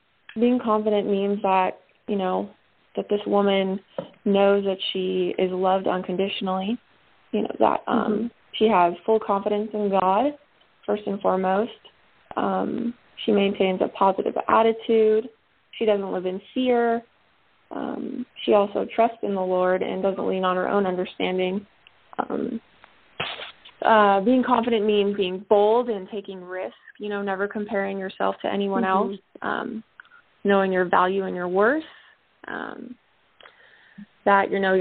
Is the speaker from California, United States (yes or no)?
yes; Los Angeles, California, United States; I am from Los Angeles, California.